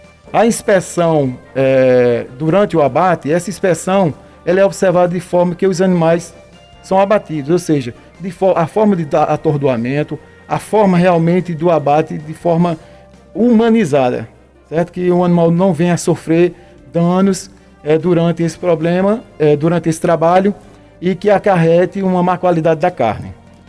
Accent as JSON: {"language": "Portuguese", "town": "Monteiro", "region": "Paraíba", "country": "Brazil", "tie": "born or raised there", "lives_now": "Ouro Velho, Brazil", "said": "eu há muito tempo já no município de Ouro Velho, eu sou natural do município de Monteiro, Paraíba."}